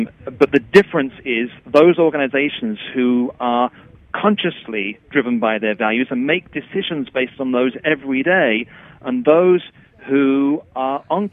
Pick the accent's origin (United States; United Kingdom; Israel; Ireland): United Kingdom; England; accent: English; you might hear from my accent, I'm English, and actually I'm in England as we're recording this today.